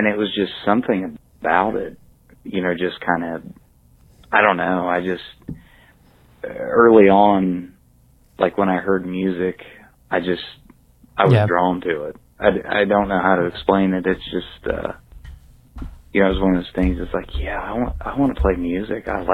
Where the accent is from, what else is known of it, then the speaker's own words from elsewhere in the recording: Pomeroy, Ohio, United States; Well, originally I'm from Pomeroy, Ohio. Yeah.